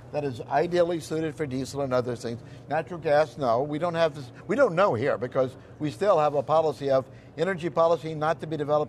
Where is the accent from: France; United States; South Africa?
United States; Louisiana; I'm from Louisiana.